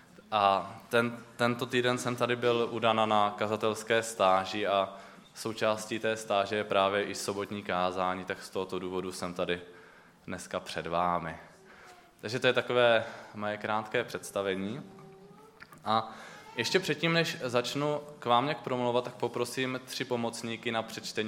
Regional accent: Brno, South Moravian Region, Czechia; jsem z Brna. To jsem asi ani nemusel dodávat, to z Brna. V Brně působím jako studentský kazatel

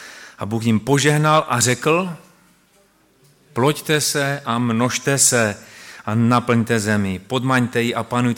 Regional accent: Moravian-Silesian Region, Czechia; já jsem Šlonzok. A jak to, že pan mluví tak dobře v jazyku polským? No, bo jsem Šlonzok.

